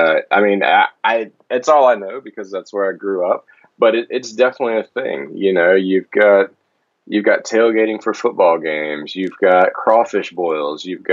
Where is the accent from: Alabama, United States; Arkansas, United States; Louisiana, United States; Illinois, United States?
Louisiana, United States; now in Atlanta, United States; we're from Louisiana, but we live in Atlanta.